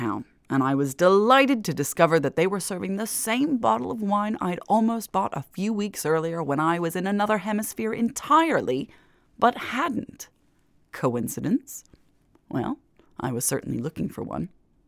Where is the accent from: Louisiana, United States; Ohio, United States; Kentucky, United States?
Louisiana, United States; New Orleans; I was raised in the Seafood Hub New Orleans, according to Wikipedia